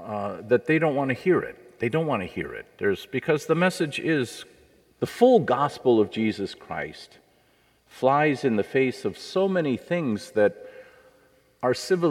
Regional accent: Minnesota, United States; a elderly woman at the parish where I grew up in Minnesota

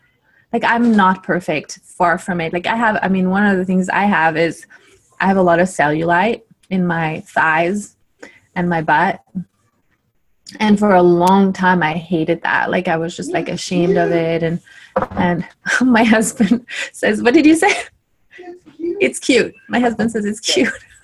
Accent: France; now in California, United States; yes, I am from France.

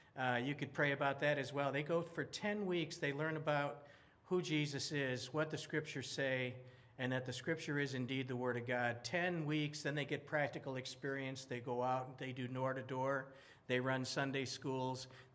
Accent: Detroit, Michigan, United States; For those of you that don't know, I'm from this area. I grew up in Detroit, and I always do feel like home when I get here.

